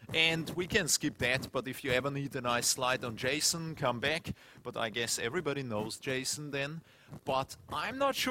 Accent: Austria; English is a second language; I'm from Austria originally. I'm not a native English speaker.

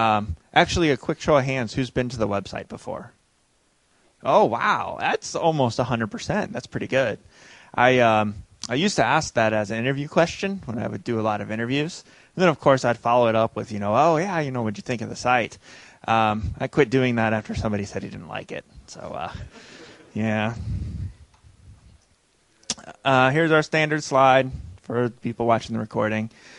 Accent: Iowa, United States; now in Texas, United States; So I'm from Iowa originally, which is a state that has a lot of cattle. And now I live in Texas.

